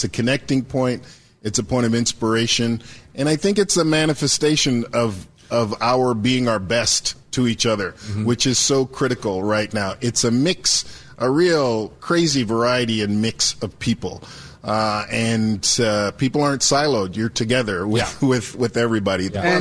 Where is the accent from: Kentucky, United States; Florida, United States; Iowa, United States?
Kentucky, United States; also born or lived in Jamaica; now in Seattle, United States; I was born in Jamaica and I grew up in Kentucky.